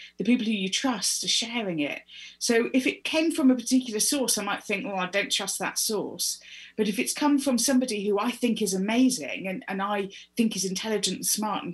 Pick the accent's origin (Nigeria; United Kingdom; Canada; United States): United Kingdom; I was not taught about this at school. I'm British. Yeah. I wasn't taught about it at school.